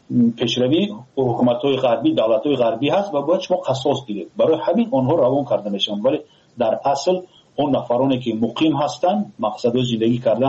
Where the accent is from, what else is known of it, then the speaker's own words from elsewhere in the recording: Tajikistan; ما تاجیک هستیم